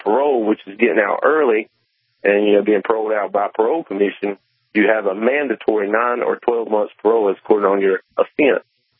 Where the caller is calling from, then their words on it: North Carolina, United States; I'm over in North Carolina, southeast North Carolina.